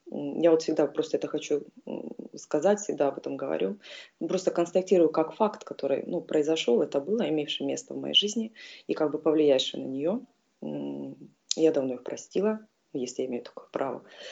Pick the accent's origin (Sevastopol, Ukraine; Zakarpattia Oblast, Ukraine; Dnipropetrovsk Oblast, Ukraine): Sevastopol, Ukraine; now in Istanbul, Turkey; Я из Крыма, из Севастополя, родом оттуда. Так что вот так вот еще представлюсь. Но живу я в Турции уже давно, в Стамбуле.